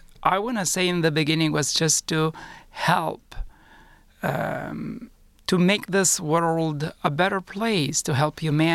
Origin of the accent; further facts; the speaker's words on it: Sicily, Italy; So I was born and raised in Sicily, and I'm so proud of being Italian and Sicilian.